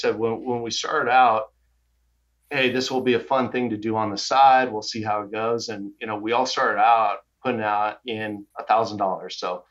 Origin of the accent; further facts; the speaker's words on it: Arizona, United States; Grew up in Arizona.